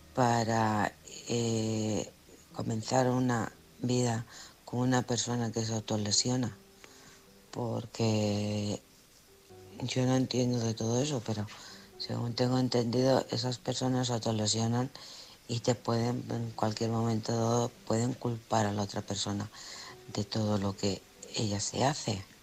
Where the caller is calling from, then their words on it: Alcorcón, Community of Madrid, Spain; de Alcorcón.